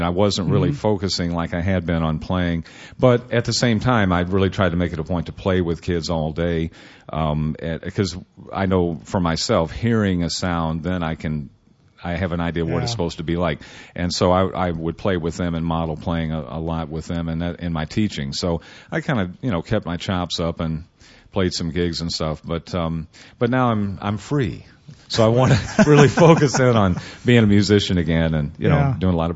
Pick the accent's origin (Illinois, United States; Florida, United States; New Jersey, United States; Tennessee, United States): Tennessee, United States; I'm from Tennessee